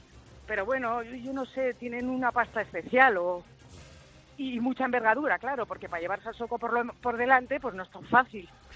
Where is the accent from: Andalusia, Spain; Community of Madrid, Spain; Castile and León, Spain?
Community of Madrid, Spain; Madrid; yo soy de Madrid